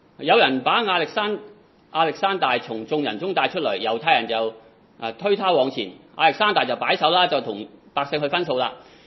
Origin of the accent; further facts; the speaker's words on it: Hong Kong; 即係你知道我哋香港人啦，咩事都咩噶嘛